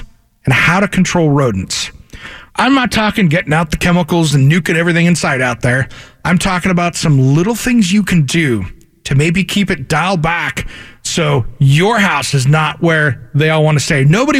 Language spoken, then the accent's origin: English; Kennewick, Washington, United States; I grew up in Kennewick, so I this is my backyard